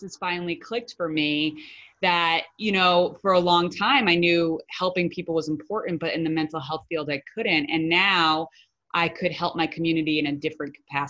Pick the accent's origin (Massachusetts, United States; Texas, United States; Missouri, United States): Massachusetts, United States; Boston; I'm from Boston originally, and I have extensive history in nonprofit work in the mental health field.